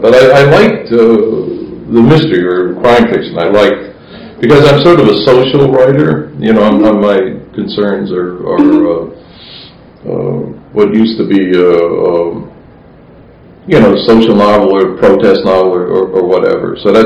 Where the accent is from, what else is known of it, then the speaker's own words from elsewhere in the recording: Connecticut, United States; No, I grew up in Connecticut. And my father was a gardener on a private estate. But we're in Stamford, Greenwich, New Canaan. So we're always in the suburbs of New York.